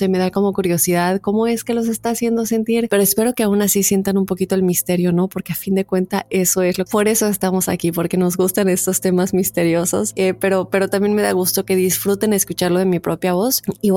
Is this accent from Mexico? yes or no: yes; Acapulco, Guerrero, Mexico; now in Querétaro, Mexico; Yo soy de Acapulco, pero me mudé a Querétaro hace ya 5 años. Estuve un tiempo viviendo sola y después con roommates.